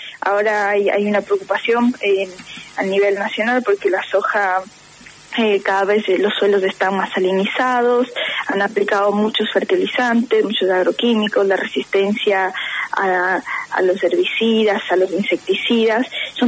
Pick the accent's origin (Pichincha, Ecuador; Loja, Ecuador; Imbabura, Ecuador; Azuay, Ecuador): Pichincha, Ecuador; Quito; Yo soy de Ecuador, de la capital, Quito.